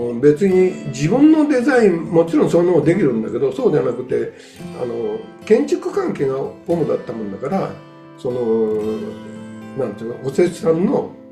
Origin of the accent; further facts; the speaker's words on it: Kanaya, Shizuoka, Japan; 生まれも育ちも、うん、ほとんど金谷です。